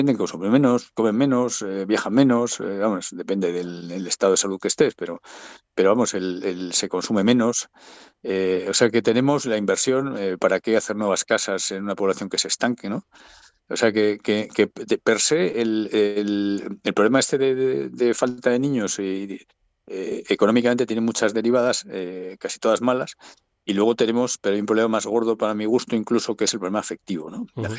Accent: Asturias, Spain; born there; Yo soy asturiano de nacimiento. Asturias es una de las regiones más envejecidas de Europa.

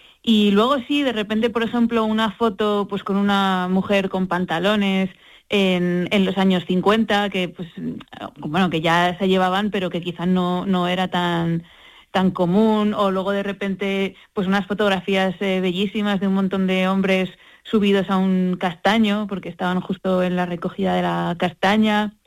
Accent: Madrid, Community of Madrid, Spain; born there; vivimos en Madrid, pero bueno, Carlota es de un pueblo muy pequeñito de Cuenca, Arcas del Villar, y yo, bueno, ya nací en Madrid, pero sí que mi madre es de Jaén y mi padre es de Granada

